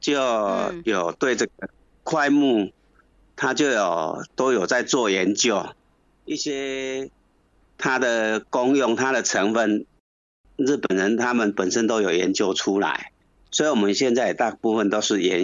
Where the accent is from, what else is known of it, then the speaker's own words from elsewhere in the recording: Chiayi, Taiwan; 我来自台湾的嘉义。